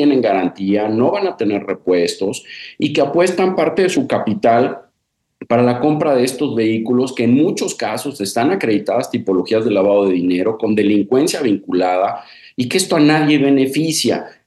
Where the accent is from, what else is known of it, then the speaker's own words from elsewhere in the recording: Mexico; Es verdaderamente doloroso como mexicano